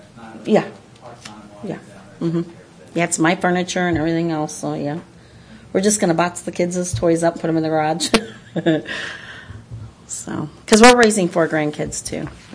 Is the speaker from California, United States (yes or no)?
no; Texas, United States; Well, I'm originally from Texas. I've been there like 20 years